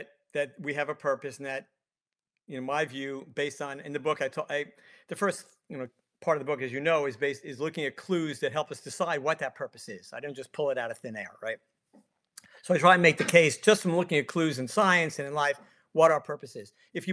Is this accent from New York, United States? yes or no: yes; New York, United States; You know, my friends and I grew up in New York